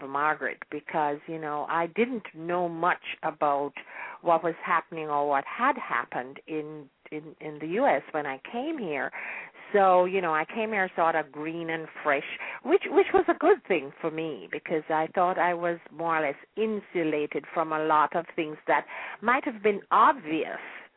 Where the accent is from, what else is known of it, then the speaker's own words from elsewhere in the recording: Jamaica; now in United States; I was born and raised in Jamaica, although, you know, I've left there for so long. I've lived longer in the United States, and I've been an American citizen since 1966.